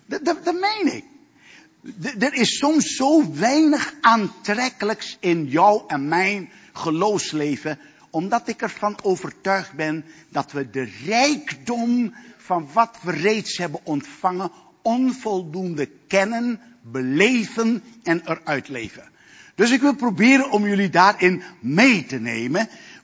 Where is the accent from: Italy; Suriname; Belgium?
Suriname; Ik moest denken aan een beeld dat ik in Suriname, waar ik vandaan kwam, dat ik heb meegemaakt.